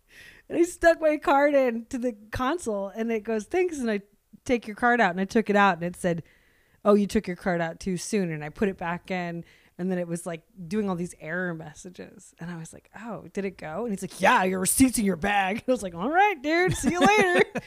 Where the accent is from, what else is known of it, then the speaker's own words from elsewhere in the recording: Seattle, Washington, United States; I'm from Seattle back then.